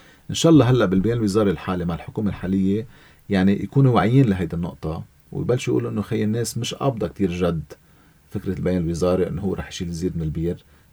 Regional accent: Lebanon; حتى نحن كلبنانيين

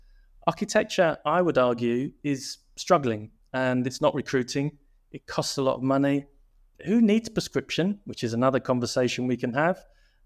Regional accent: London, United Kingdom; now in Manchester, United Kingdom; I was trained as an interior designer, both at degree level and master's level as well, both in Manchester of all places, although I'm from London.

